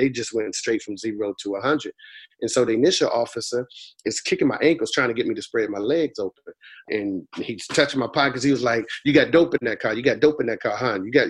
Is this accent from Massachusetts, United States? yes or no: yes; Boston, Massachusetts, United States; Well, I grew up in Roxbury in a housing project called Orchard Park. And at an early age, my mom migrated down to Raleigh, North Carolina.